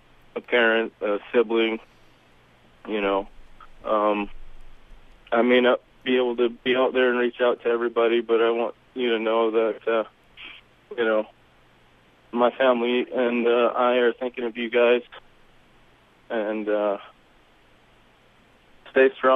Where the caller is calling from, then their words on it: Anchorage, Alaska, United States; I'm calling in from Anchorage here